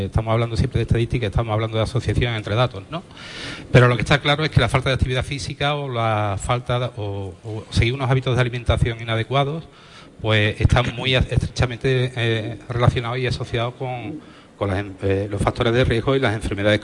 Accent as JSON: {"language": "Spanish", "town": "Huelva", "region": "Andalusia", "country": "Spain", "said": "Yo soy de Huelva."}